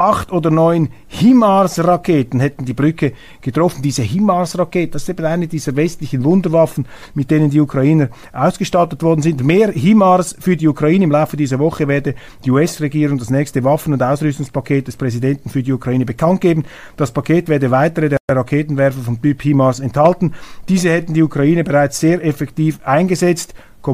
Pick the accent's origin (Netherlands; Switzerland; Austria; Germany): Switzerland; Und ich bin ein Schweizer Rechtspositivist